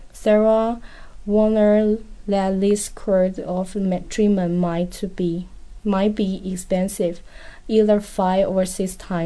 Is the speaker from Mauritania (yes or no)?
no; Kaohsiung, Taiwan; English is a second language; now in United States; I was born in Taiwan.